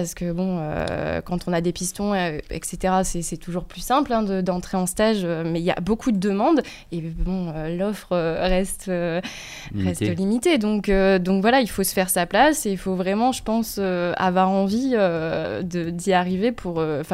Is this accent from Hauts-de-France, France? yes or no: yes; Lille, Hauts-de-France, France; now in Bourgoin-Jallieu, France; je viens de Lille, mon école est à Montpellier, je travaille à Bourgoin-Jallieu